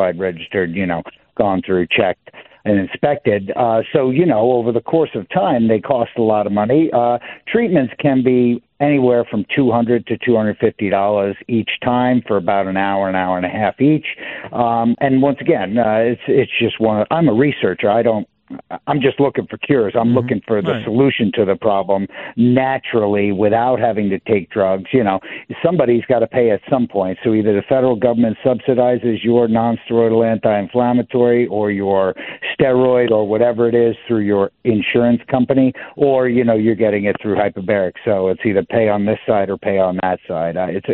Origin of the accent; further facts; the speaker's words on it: New York, United States; I grew up in New York, and, I didn't know what I wanted to be when I grew up. I knew I didn't want to live there.